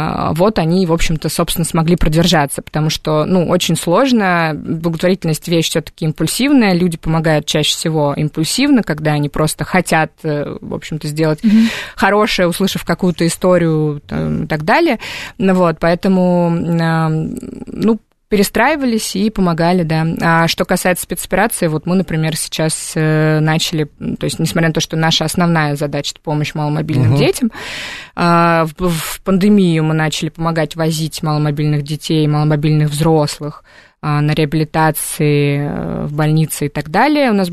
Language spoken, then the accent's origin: Russian; Donetsk, Donetsk Oblast, Ukraine; Я из Донецка. Начнем с этого.